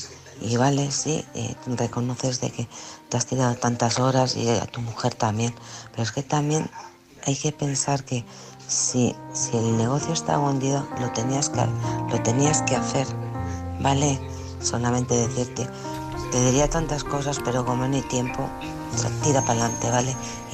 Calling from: Alcorcon, Community of Madrid, Spain; de Alcorcón.

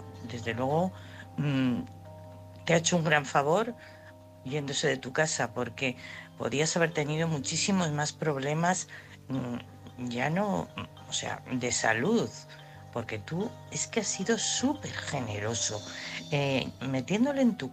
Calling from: Madrid, Community of Madrid, Spain; de Madrid.

